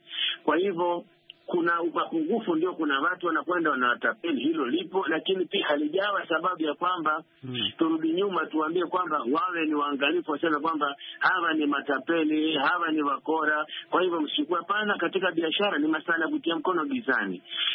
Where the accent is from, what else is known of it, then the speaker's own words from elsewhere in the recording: Tana River County, Kenya; Kwa mfano kama sahi kule kwetu Tana River tuna harakati ya kufadhilisha taasisi moja wanaita